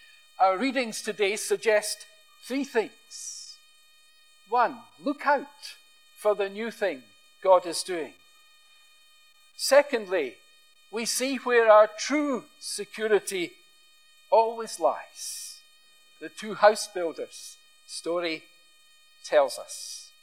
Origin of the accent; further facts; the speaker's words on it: Airdrie, Scotland, United Kingdom; I hail from Airdrie, and I remember noticing as a child that there was a bus you could catch from Glasgow to Airdrie